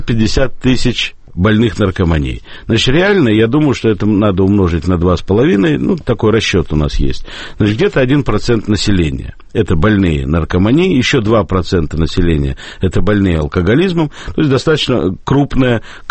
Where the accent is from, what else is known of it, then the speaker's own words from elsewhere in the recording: Saint Petersburg, Russia; now in Moscow, Russia; Я уроженец Ленинграда, этим горжусь. Я родился в клинике Отто. Поэтому я вот коренной ленинградец, хотя живу в Москве.